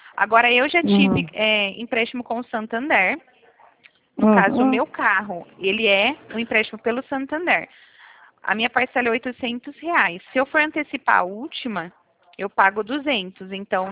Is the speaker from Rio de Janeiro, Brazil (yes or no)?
no; Cordeirópolis, São Paulo, Brazil; Não, eu não sou de Bauru. Eu sou perto. Eu acho que dá uma hora e meia de Bauru. Eu sou de Cordeirópolis, perto de Limeira, Piracicaba.